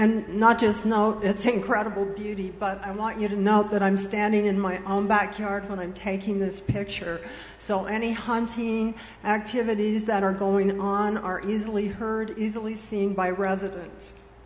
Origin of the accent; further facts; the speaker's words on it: Ogden, Utah, United States; now in Huntsville, United States; I live in Huntsville. I'm from Ogden, which is in Ogden Valley.